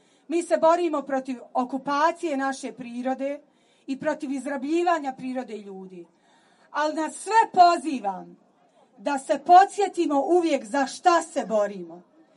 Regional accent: Central Bosnia Canton, Bosnia & Herzegovina; Ja dolazim iz Srednje Bosne, u kraju gdje već jedna velika rudarska kompanija rudari plemenite i druge rude.

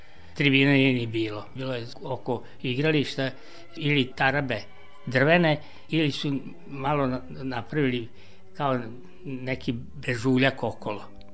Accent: Novi Sad, Vojvodina, Serbia; Jedne strane je bila Salajka, s druge strane Podbara. Pa ja sam bio iz Podbare

